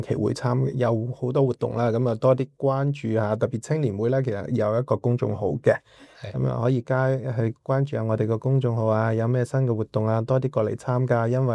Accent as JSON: {"language": "Cantonese", "town": "Jiangmen", "region": "Guangdong", "country": "China", "lives_now": "Australia", "said": "咁我哋覺得我哋江門人既然有咁多海外鄉親同胞散佈喺世界各地"}